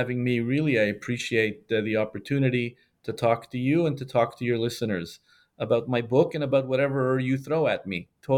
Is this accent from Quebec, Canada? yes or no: yes; Montreal, Quebec, Canada; also born or lived in Morocco; I'm a Sephardic Jew born in Morocco. I grew up in Montreal.